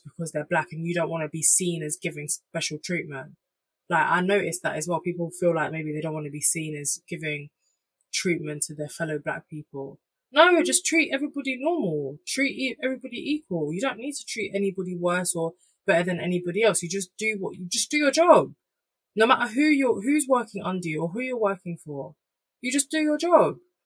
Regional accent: Jamaica; I'm Jamaican. I'm going to be proud to be Jamaican.

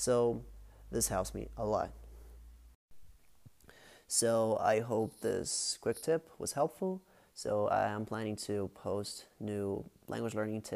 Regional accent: Brazil; first language Portuguese; English is a second language; So I am Brazilian. My native language is Portuguese, and today I speak English and Japanese fluently, and I'm studying Spanish.

